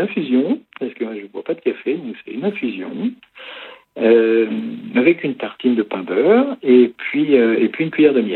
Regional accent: Grenoble, Auvergne-Rhône-Alpes, France; je suis natif de Grenoble, hein, et en fait, quand on a eu les enfants, eh ben, on se voyait un peu plus à la campagne qu'en ville, et bon, du coup, ça a été un choix de vie. Et depuis 2003, on est là.

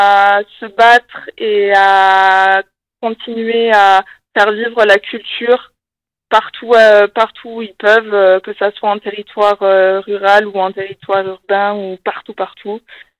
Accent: Southwest France, France; accent: southwestern; Moi, je suis originaire du sud-ouest, c'est pour ça que j'ai un petit accent qui chante, qui revient de temps en temps.

